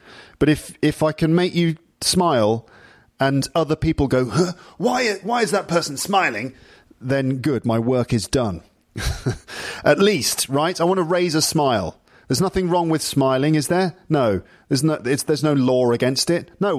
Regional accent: United Kingdom; accent: standard English; the main differences between standard English pronunciation, which is probably my accent

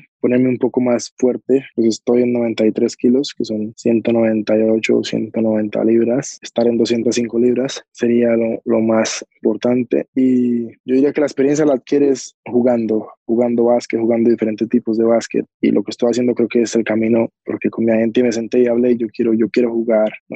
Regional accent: Colombia; Lo que tiene Colombia es que estamos en el medio de dos océanos, o sea, en el Pacífico y el Atlántico hay muchísimo talento.

